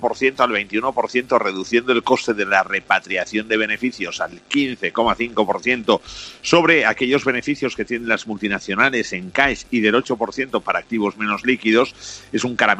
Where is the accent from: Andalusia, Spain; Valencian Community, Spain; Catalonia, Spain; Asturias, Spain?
Catalonia, Spain; que soy catalán